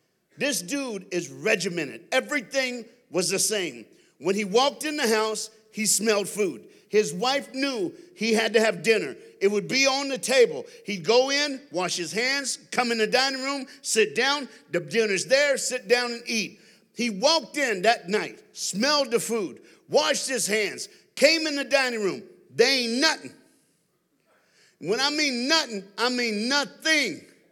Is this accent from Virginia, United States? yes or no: no; Florida, United States; I'm from South Florida, I'm black, and I'm a preacher. So you have a southern black preacher in the middle of Iowa.